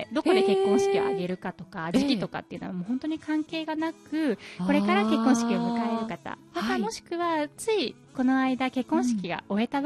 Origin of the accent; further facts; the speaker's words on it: Maizuru, Kyoto, Japan; 私はもう本当に舞鶴で生まれ育って